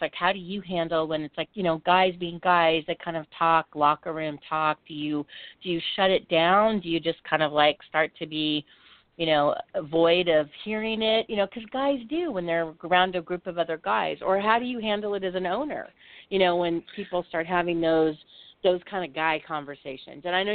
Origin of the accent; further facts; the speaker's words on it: Midwest, United States; and I'm from the Midwest